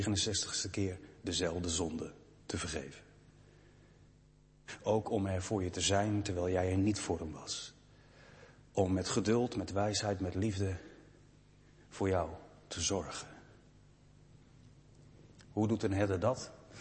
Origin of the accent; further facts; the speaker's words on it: Veenendaal, Utrecht, Netherlands; born there; Toen stond hij in Veenendaal, mijn geboorteplaats.